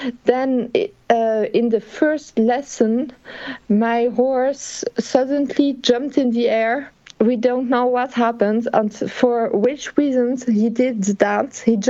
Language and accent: English; Geneva, Switzerland; I'm 32 years old and I live in Geneva. So I was born here in Geneva. I grew up here.